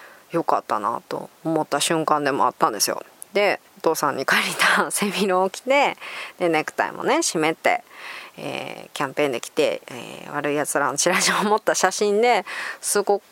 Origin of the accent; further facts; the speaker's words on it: Osaka, Japan; どうしても大阪人なんで最後ちょっと笑いが欲しいとかいうところもあったんですけども